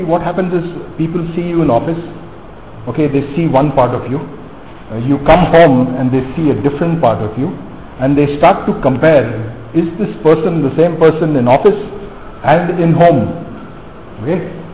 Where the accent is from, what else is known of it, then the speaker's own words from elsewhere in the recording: North India, India; also born or lived in Bombay; I come from a Catholic home, but because I grew up in North India, I was not much of a church goer.